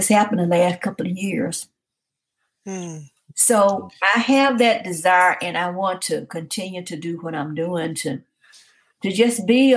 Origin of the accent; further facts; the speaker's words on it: the South, United States; I grew up in the South. My grandparents raised us.